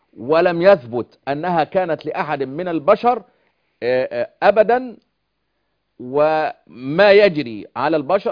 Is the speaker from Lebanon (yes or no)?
no; Egypt; زي ما بيقولوا عندنا في مصر